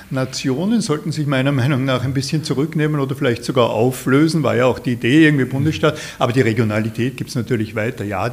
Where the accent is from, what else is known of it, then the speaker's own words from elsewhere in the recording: Ebensee, Upper Austria, Austria; now in Vienna, Austria; ich bin in Wien zu Hause, lebe hier seit gut 40 Jahren. Heimat ist einerseits das Salzkammergut, wo ich aufgewachsen bin, Ebensee, kleiner Ort am Traunsee